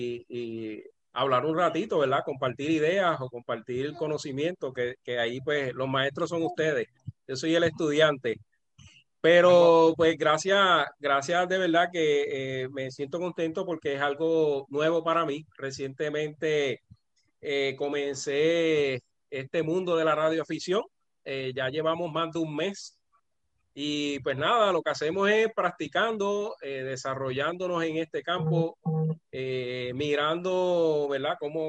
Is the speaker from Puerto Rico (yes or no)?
yes; Ponce, Puerto Rico; yo soy de Ponce.